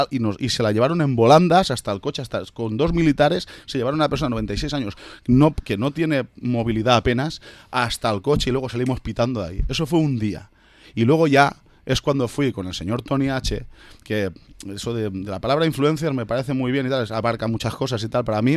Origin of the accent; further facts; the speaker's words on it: Villarreal, Valencian Community, Spain; yo soy de Villarreal, pero tengo familia, parte de mi familia proviene de Algemesí.